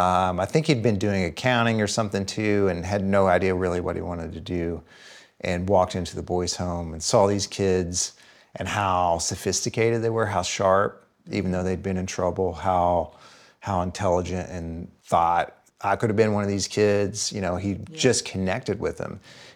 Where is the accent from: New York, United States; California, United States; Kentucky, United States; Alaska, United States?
Kentucky, United States; the kids I grew up with in Eastern Kentucky